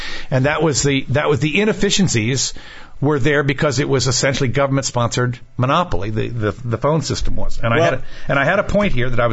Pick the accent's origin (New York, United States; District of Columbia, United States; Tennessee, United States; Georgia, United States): District of Columbia, United States; Washington; In fact, when I grew up in Washington, D.C., and you could dial 4 digits to get to somebody else's phone, and it would ring.